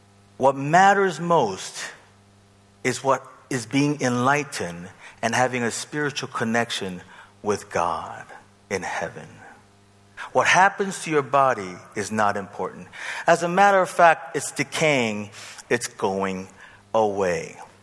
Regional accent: California, United States; You do not believe me. I know. I'm from California.

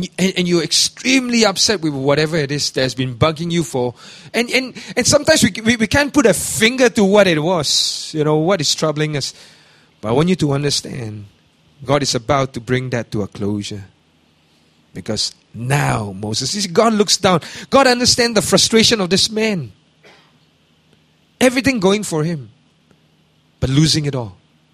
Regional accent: Liverpool, North West England, United Kingdom; I'm a Liverpool fan. I'm a Scouser.

